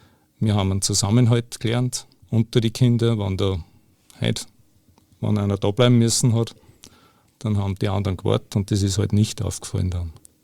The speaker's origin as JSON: {"language": "German", "region": "Lower Austria", "country": "Austria", "tie": "born or raised there", "said": "Ich bin am Land aufgewachsen, in Niederösterreich, am Wachberg. Ich habe 7 Geschwister, davon 4 Schwestern und 3 Brüder."}